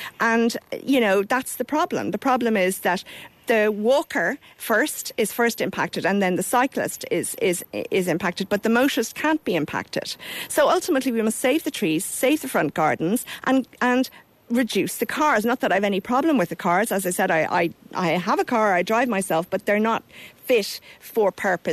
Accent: Booterstown, Leinster, Ireland; I never got them at home when I was growing up in Booterstown.

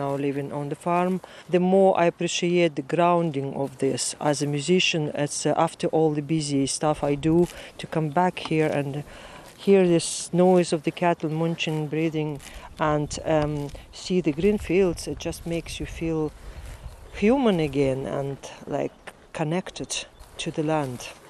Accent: Russia; I'm really a real country girl. So, my parents were foresters. I grew up in a big pine forest until I was 11. I lived like in the middle of nowhere.

